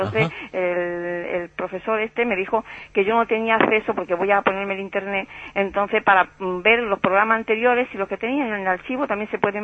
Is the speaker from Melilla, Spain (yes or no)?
yes; Melilla, Spain; moved away; aunque yo no soy de aquí, pero soy como si fuera de aquí porque llevo 46 años hace en agosto, yo soy de Melilla.